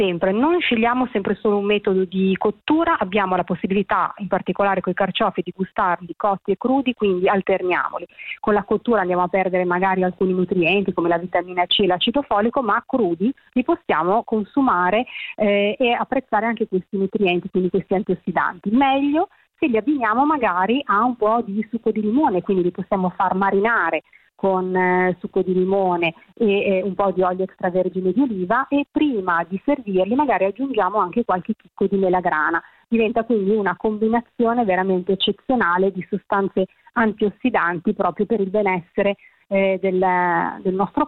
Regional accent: Liguria, Italy; io adoro soprattutto quelli con le spine da ligure

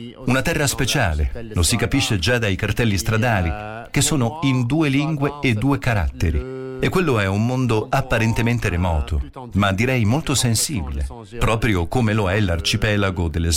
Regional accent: Norway; Italian is a second language; now in France; nel nostro paese, in Norvegia

